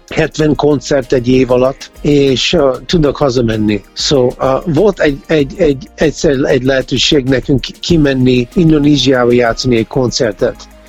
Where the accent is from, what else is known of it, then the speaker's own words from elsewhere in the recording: Hungary; also born or lived in United States; Amerikában születtem, de visszaköltöztük a versenyházra, amikor kisgyerek voltam, és hát a Covid előtt mondjuk minimum 4-5-6-szor minden évben már Magyarországon vagyok.